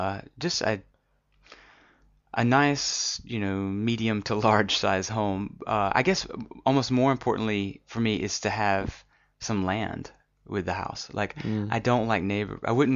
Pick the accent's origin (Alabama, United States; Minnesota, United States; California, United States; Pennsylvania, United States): Alabama, United States; I grew up in Alabama and I really like the landscape there. It's kind of hilly and lots of trees and lots of pine trees.